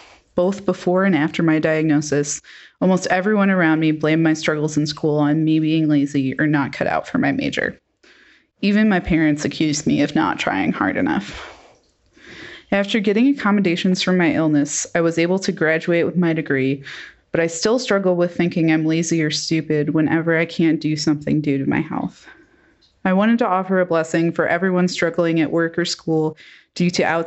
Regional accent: North Carolina, United States; from North Carolina

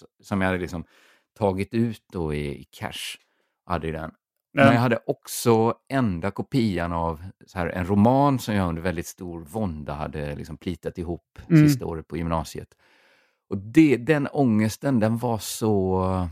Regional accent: Borås, Västra Götaland County, Sweden; now in Lund, Sweden; Men jag var med om när jag flyttade hemifrån, så flyttade jag från Borås då till Lund

